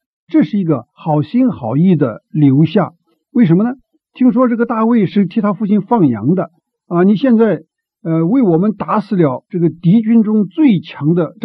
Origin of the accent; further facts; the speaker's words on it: China; 结盟是什么意思呢？就是我们中国人讲的拜八字了，就结为干兄弟啊。